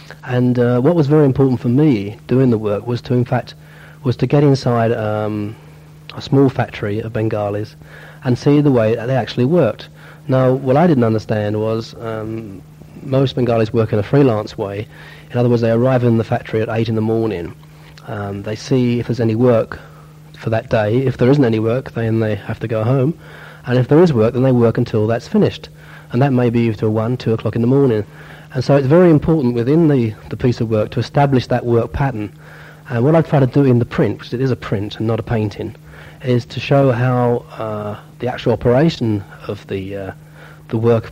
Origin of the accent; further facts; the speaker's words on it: Hackney, London, United Kingdom; born there; I was actually born in Tower Hamlets. I was born in Hackney, so I've not come into the area. I've actually been here most of my life.